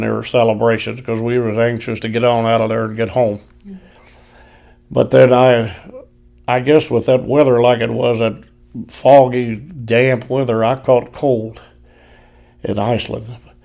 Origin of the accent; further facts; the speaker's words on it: Glasgow, Kentucky, United States; I seemed like I went on a bus from Louisville to Glasgow, my hometown.